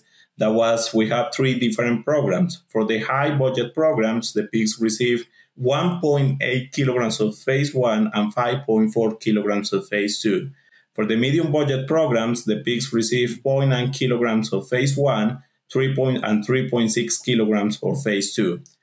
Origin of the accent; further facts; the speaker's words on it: Colombia; English is a second language; also born or lived in Mexico; I am originally from Colombia, where I finished my undergrad there in animal science. After finishing my undergrad, I moved to Mexico